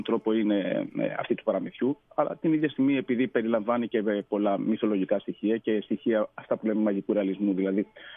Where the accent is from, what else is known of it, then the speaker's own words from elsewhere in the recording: Greece; Μεγαλώνοντας στην Ελλάδα και δι' σε επαρχία